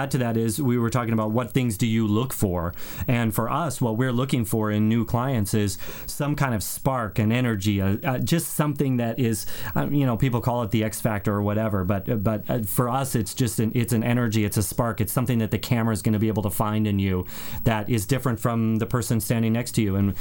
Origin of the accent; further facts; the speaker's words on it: Chicago, Illinois, United States; For me personally, I grew up in Chicago. My mom and dad had a dance studio.